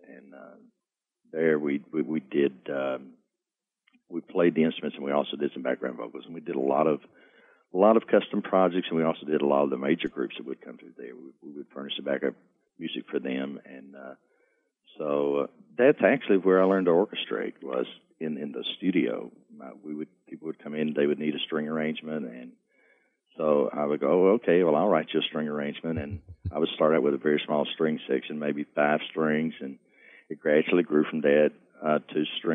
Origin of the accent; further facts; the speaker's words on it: Cartersville, Georgia, United States; also born or lived in Atlanta / Nashville; Well, actually, I'm a country boy. I was raised in Cartersville, Georgia. It's about 40 miles north of Atlanta, out in the country. That was my hometown, and I was there for all of my childhood